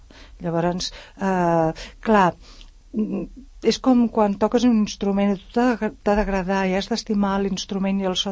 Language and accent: Catalan; Cerdanyola, Catalonia, Spain; com que ella és de Ripollet però es va casar a Cerdanyola i jo sóc també de Cerdanyola